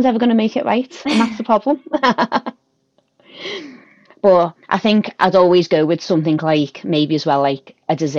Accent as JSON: {"language": "English", "town": "Liverpool", "region": "North West England", "country": "United Kingdom", "said": "There's one, and it's like a Liverpool dish from where I'm from called Scouse."}